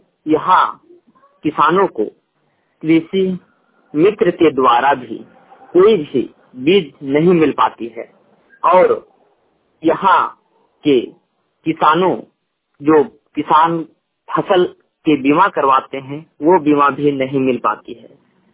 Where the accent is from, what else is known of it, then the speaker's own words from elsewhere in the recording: Badam, Jharkhand, India; ग्राम post बादम, थाना बड़कागांव, जिला हजारीबाग का निवासी हूँ।